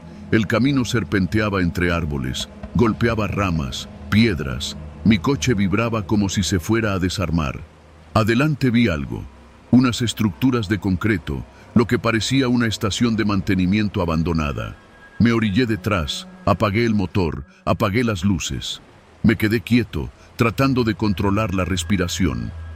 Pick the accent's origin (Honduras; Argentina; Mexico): Honduras; San Pedro Sula, Cortés; tengo 29 años y soy originario de San Pedro Sula, Honduras.